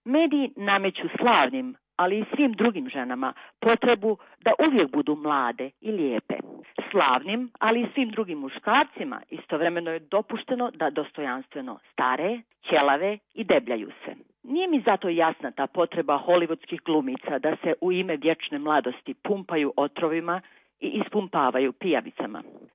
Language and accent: Bosnian; Mostar, Federation of Bosnia and Herzegovina, Bosnia & Herzegovina; Moj rodni grad je nesumljivo podijeljen, ali mi jako smeta kada se u medijima, kako stranim, tako i domaćim, isključivo govori o podijeljenom Mostaru